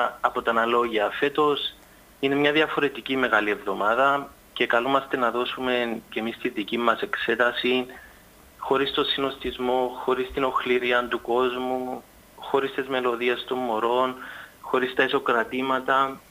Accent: Nicosia, Nicosia District, Cyprus; από Λευκοσία.

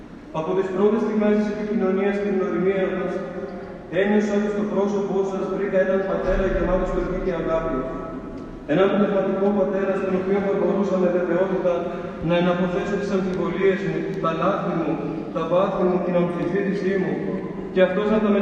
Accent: Agrinio, Western Greece, Greece; Είναι ο πρώτος μου πνευματικός πατέρας από τα παιδικά μου χρόνια στο Αγρίνιο

